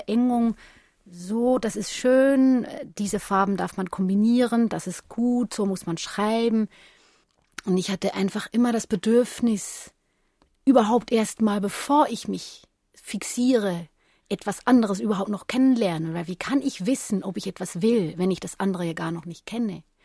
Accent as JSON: {"language": "German", "country": "Switzerland", "said": "als Schweizerin"}